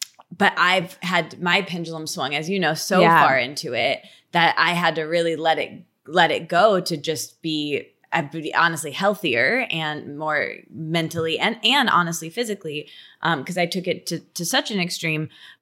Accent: Michigan, United States; I'm from Michigan.

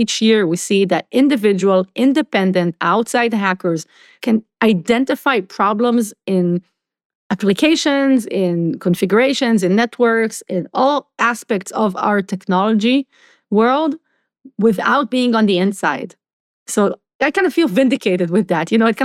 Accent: Israel; So for me, growing up in Israel

